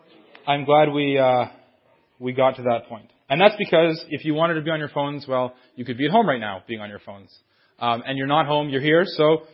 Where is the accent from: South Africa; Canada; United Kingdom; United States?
Canada; Timmins, Ontario; also born or lived in Hearst; So I grew up in Timmins. I lived actually just down the road on Renison Avenue for 17 years. I was born in a little town called Hearst.